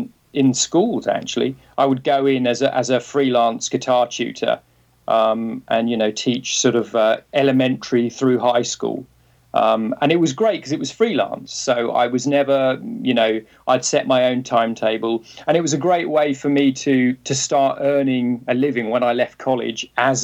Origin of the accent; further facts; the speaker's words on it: London, United Kingdom; now in United States; Originally from London, actually. And we've been sort of transplanted in the US now since 1996 when I first came out here with a band. And then we went back to London for 2 years